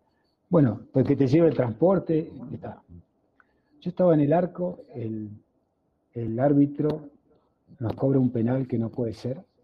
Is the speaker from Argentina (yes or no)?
yes; Balnearia, Córdoba, Argentina; Nosotros somos de un pueblo, 6.000 habitantes, Balnearia, en la provincia de Córdoba. Después uno, por una cosa u otra, migra a Bolivia